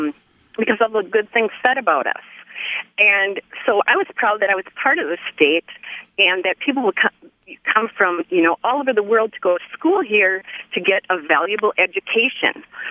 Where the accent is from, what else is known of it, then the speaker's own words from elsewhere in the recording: Wisconsin, United States; I'm calling in to say that I am from Wisconsin. I grew up in a conservative family, and I'm the oldest of seven.